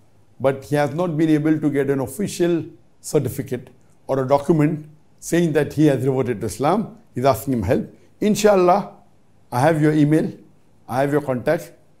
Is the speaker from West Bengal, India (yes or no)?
yes; Kolkata, West Bengal, India; from Kolkata, 32 years old. I am a devoted Muslim. I was raised in a Hindu family.